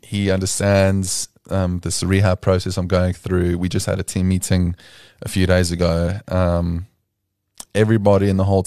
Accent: South Africa; accent: Afrikaans; English is a second language; now in United States; I'm not so sure about my Afrikaans accent being that strong anymore after living in the US

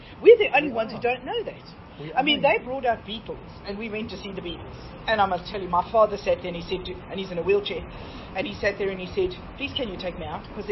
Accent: South Africa; We always say, gee, sorry, we're South African.

